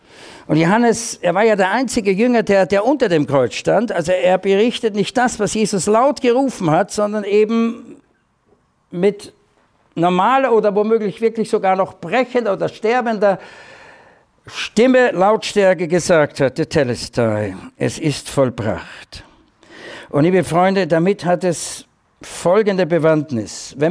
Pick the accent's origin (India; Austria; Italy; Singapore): Austria; man konnte als Österreicher vor der Wende, gab es kaum ein Land, wo man so gut reisen konnte, West und Ost.